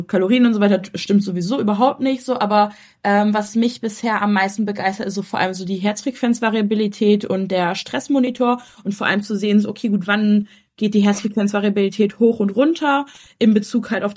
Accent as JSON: {"language": "German", "town": "Münster", "region": "North Rhine-Westphalia", "country": "Germany", "said": "ich komme aus Münster, bin 26 Jahre alt"}